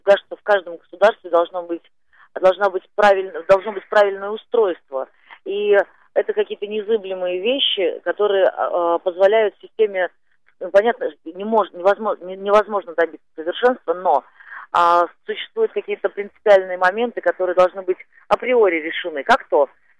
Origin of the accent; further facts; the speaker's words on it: Russia; born there; Потому что я родилась в России, и я не хочу бежать.